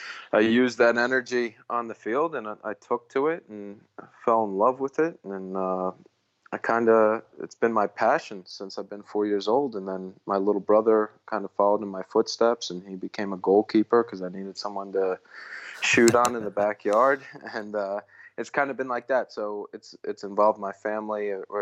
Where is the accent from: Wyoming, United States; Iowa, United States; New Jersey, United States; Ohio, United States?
New Jersey, United States; Cherry Hill; also born or lived in Medford, United States; Yeah, I grew up about 30 minutes outside Philadelphia in South Jersey. Originally grew up in the town Cherry Hill, and then my family located a few towns over to Medford, New Jersey.